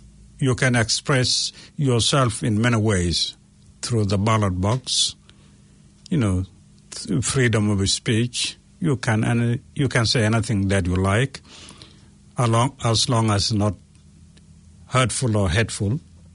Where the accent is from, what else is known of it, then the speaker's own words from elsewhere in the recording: South Sudan; I come from South Sudan, where I have never voted for the rest of my life. I'm 40 plus years old who have never voted in my country of origin.